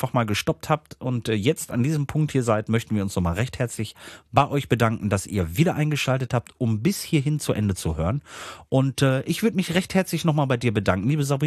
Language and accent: German; Halifax, Yorkshire and the Humber, United Kingdom; dann werden wir weitergefahren in meine Heimatstadt und von da aus dann eine Woche lang ein bisschen in Halifax rum.